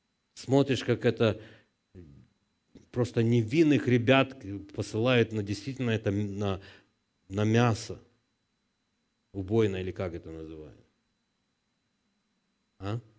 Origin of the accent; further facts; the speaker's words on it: Ukraine; Да, я с Украины. Я переживаю за украинский народ